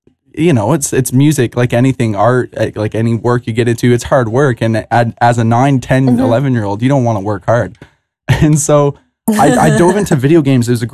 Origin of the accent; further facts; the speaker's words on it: Chatham-Kent, Ontario, Canada; I grew up in Chatham, Kent, Ontario. It's just a small town in Canada. And I love it.